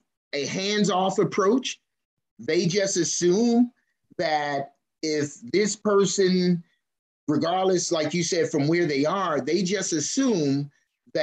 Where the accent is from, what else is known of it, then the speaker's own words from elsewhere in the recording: Baltimore, Maryland, United States; Through elementary, middle, and high school, growing up in Baltimore, there's only one motivational speaker that I remember coming through the school system, Montel Williams.